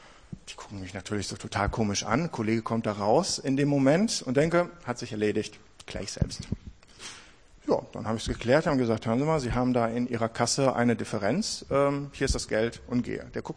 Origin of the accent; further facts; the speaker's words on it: Oberhausen, North Rhine-Westphalia, Germany; born there; Ich bin gebürtig aus Oberhausen, wohne auch noch dort, bin aber Teil der Ruhr City Church in Bochum seit, jetzt sind schon 2 Jahre.